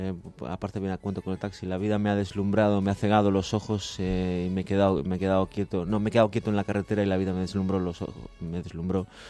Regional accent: Galicia, Spain; now in Madrid, Spain

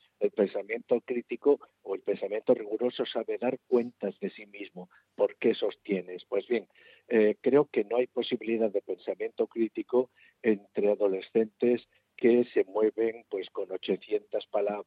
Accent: Navarre, Spain; yo como soy un navarro y siempre ejerzo de tal

